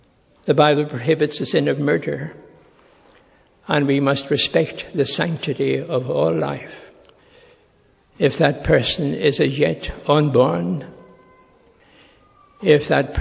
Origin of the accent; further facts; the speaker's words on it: Ireland; I'm Irish